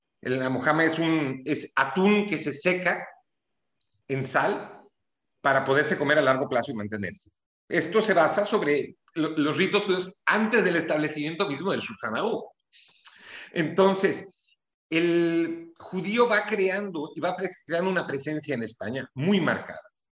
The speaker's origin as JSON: {"language": "Spanish", "country": "Mexico", "tie": "born or raised there", "accent": "Mexican", "moved": "yes", "lives_now": "Spain", "said": "yo nací en México, pero con todo el dolor de mi alma, admito que nunca me sentí en casa en México. No me sentí en casa, es un país al cual quiero mucho, en el cual crecí, el acento mío sigue siendo bastante mexicano cuando hablo."}